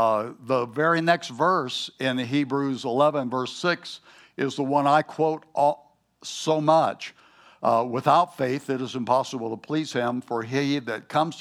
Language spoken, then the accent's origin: English; the South, United States; moved away as an adult; also born or lived in Southwest; When I was a boy growing up in the South, I was taught manners. Then I moved out when I was 18 to go to college in Flagstaff, and have lived out a lot of my adult life in the Southwest